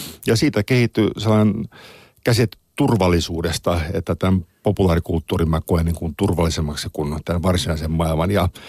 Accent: Helsinki, Uusimaa, Finland; born there; Mä synnyin Helsingin Kalliossa ja vanhemmilla oli hyvin verbaalisti riitaisa parisuhde ja asuttiin ravintola Oivan yläkerrassa

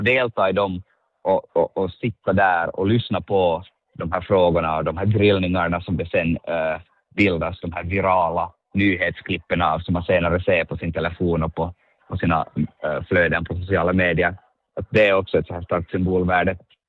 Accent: Finland; när jag sa att jag är från Finland, så frågade att hör jag till den finskspråkiga eller svenskspråkiga delen av Finland.

